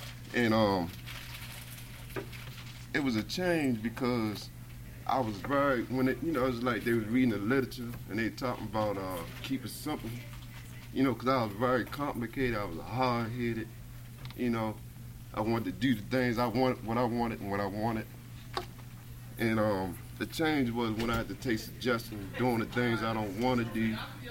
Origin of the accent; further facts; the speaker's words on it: Baltimore, Maryland, United States; now in Philadelphia, United States; I'm from Baltimore.